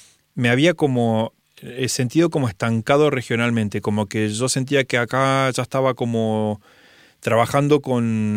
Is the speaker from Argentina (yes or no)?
yes; Villa Carlos Paz, Córdoba, Argentina; Él es de la ciudad donde yo soy, que somos los dos de Villa Carlos Paz.